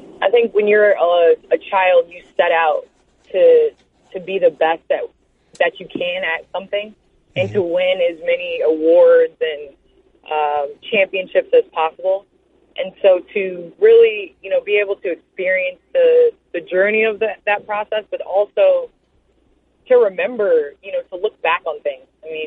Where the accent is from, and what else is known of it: Chicago, Illinois, United States